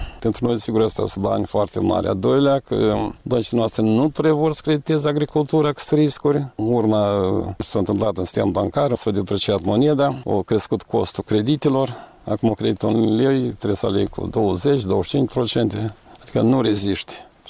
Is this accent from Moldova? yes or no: yes; Șoldănești, Șoldănești District, Moldova; m-am întors înapoi în satul meu